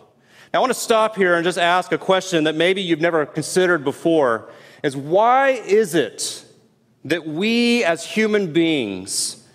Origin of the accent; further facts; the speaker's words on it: Houston, Texas, United States; I grew up in Houston as a big-time Houston Astros fan